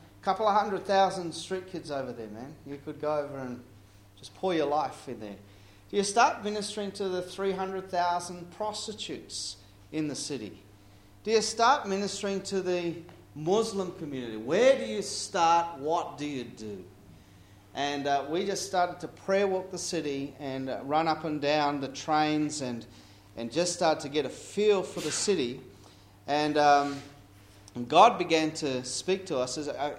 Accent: Papua New Guinea; I grew up in Papua New Guinea. Mum and dad were missionaries.

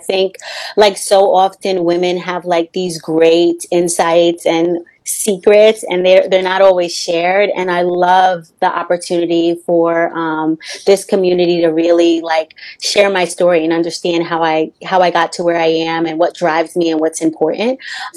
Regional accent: New York, United States; I grew up in New York. So I lived in Westchester, which is the suburbs.

